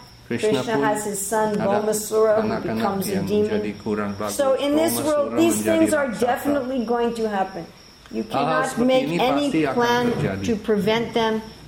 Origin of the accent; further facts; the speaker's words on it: New York City, New York, United States; born there; and I was born in New York City.